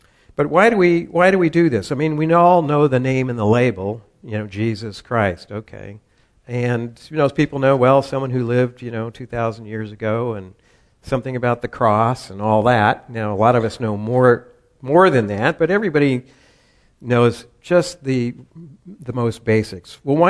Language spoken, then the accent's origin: English; Glendale, California, United States; Now, I grew up in California, actually, right next to Pasadena, and knew about Ambassador College. I grew up in Glendale, California, and went to Fuller Seminary